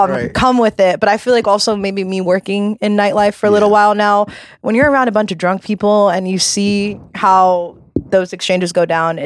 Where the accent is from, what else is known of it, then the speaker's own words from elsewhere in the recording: New York, United States; I grew up in New York. I was in the club when I had no business being in the club.